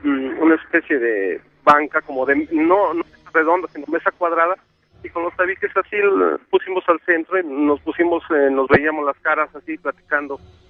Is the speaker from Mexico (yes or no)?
yes; Mexico City, Mexico; Somos del DF.